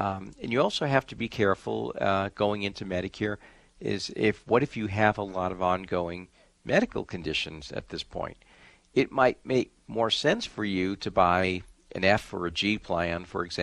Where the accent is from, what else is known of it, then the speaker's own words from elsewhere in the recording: Staten Island, New York, United States; I think about that because I grew up in New York, and in 1965. A bridge opened, the Verrazano Narrows Bridge, that it connected Brooklyn to Staten Island, which is where I lived.